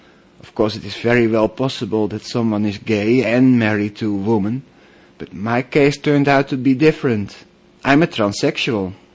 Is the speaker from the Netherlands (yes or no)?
yes; Netherlands; from the Netherlands.